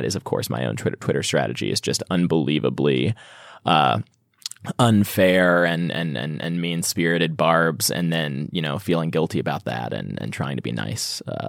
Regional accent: Missouri, United States; from my home state of Missouri

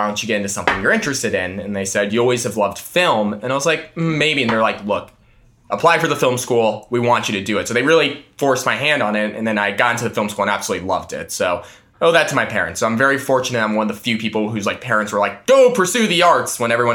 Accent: Denver, Colorado, United States; So, one, growing up in Denver, Denver itself was just a really kind

